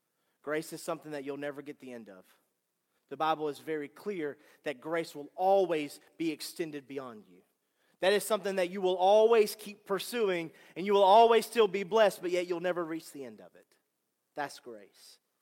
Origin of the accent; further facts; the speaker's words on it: Slocomb, Alabama, United States; I'm a redneck from Slocum, Alabama.